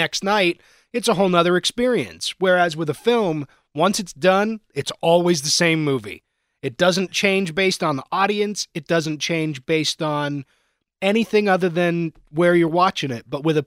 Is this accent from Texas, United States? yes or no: no; Greensburg, Pennsylvania, United States; Yeah, I grew up in Greensburg. I went to college here.